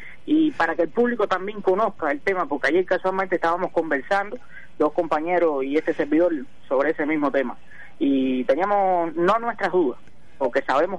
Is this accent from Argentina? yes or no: no; Cuba; como decimos cubanos, arriba la bola.